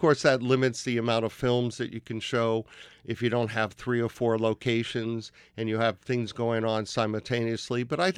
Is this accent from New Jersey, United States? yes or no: yes; New Jersey, United States; also born or lived in New York; here I, myself, growing up in America, growing up, you know, in New Jersey, New York